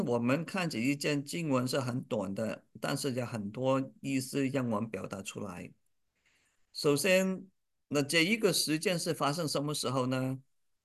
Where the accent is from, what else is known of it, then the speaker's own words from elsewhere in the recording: China; 那我们中国人不是说吗？父是英雄儿好汉吗？